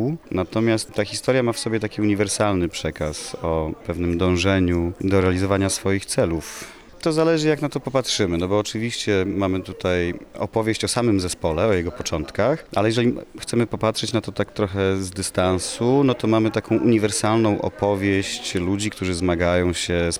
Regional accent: Olsztyn, Warmian-Masurian Voivodeship, Poland; Ja jestem z Olsztyna, tu się urodziłem, stąd jest cała moja rodzina

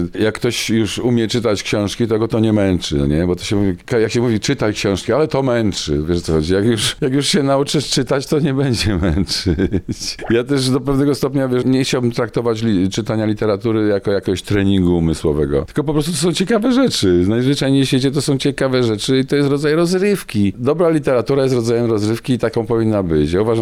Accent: Lower Silesian Voivodeship, Poland; born there; dumny z tego, że mam te korzenie wschodnie, nie? Że tam gdzieś tam na tej Ukrainie, gdzieś tam w okolicach Lwowa ta rodzina kiedyś była. Później zostali repatriowani, no i się urodziłem w okolicach Wrocławia już jakby z repatriantów.

